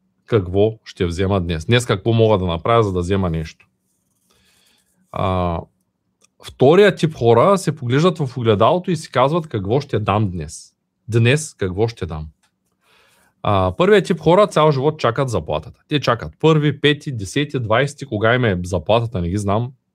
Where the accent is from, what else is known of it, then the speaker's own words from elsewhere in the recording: Shumen, Shumen Province, Bulgaria; от Шумен съм, от 23 години се занимавам с предприемачество и бизнес